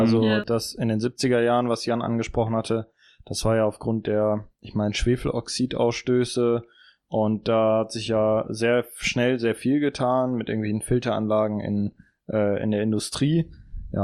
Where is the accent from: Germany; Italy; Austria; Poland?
Germany; Essen, North Rhine-Westphalia; born there; Ich bin 22 Jahre, komme gebürtig aus Essen, aus dem Ruhrgebiet.